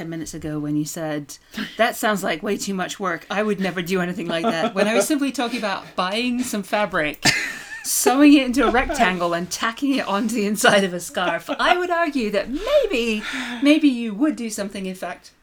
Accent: United Kingdom; now in Maine, United States; A lot of my stuff is about being British but living in Maine or living in the States.

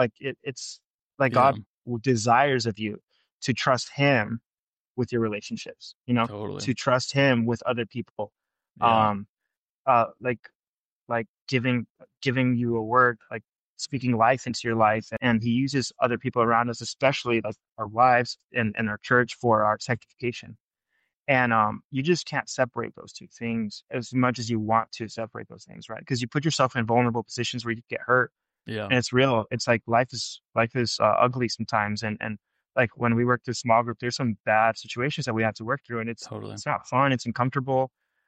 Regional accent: Whittier, California, United States; I'm originally from there, but like I'm never like in the area that I grew up in. So because I grew up in Whittier.

